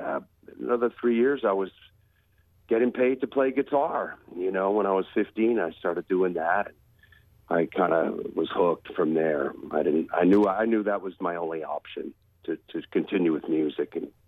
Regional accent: Holyoke, Massachusetts, United States; I was born and raised in Holyoke, Mass., and was the next town over

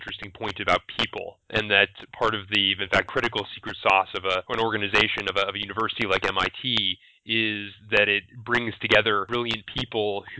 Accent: United States; I benefit as an American who gotten to know a lot of Pakistanis.

